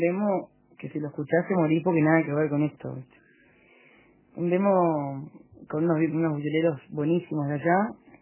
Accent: Montevideo, Uruguay; born there; Yo nací, ¿dónde? Acá en Montevideo, en La Española.

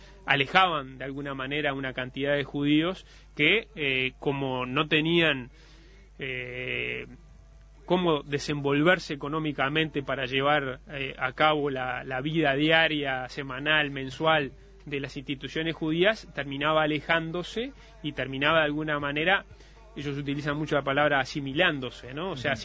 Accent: Uruguay; Tengo la posibilidad, como uruguayo

